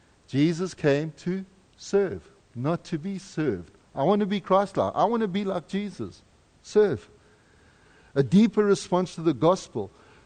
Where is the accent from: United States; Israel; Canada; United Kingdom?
Canada; I'm Canadian too.